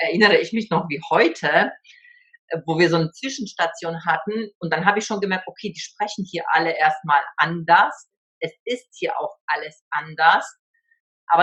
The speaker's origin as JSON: {"language": "German", "region": "Upper Silesia", "country": "Poland", "lives_now": "Germany", "said": "wir kommen aus Oberschlesien, was ja vor dem Krieg Deutschland war, sind sie dort geblieben, weil viele Kinder da waren und so weiter."}